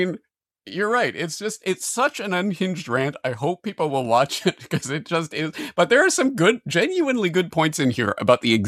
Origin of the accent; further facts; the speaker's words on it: Canada; now in Japan; Anyway, as an anarchist, let alone as a Canadian in Japan, I don't really care about round number anniversaries